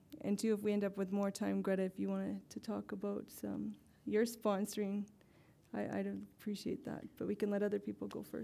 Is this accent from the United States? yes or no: no; Airdrie, Alberta, Canada; I'm from Airdrie, which is just north of the city here.